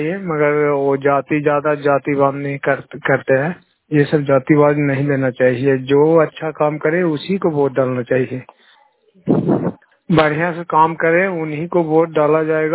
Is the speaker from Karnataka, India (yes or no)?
no; Gorakhpur, Bihar, India; गोरखपुर पंचायत के रहने वाले हैं, नालंदा जिला के निवासी हैं।